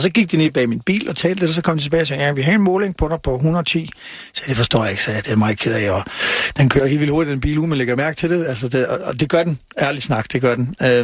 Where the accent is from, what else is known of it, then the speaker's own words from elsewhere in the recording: Odense, Region of Southern Denmark, Denmark; now in Copenhagen, Denmark; Altså for eksempel, når jeg er hjemme i Odense.